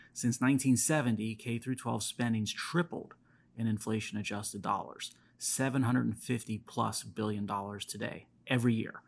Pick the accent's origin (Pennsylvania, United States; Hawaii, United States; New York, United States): Pennsylvania, United States; Philadelphia, in my home state of Pennsylvania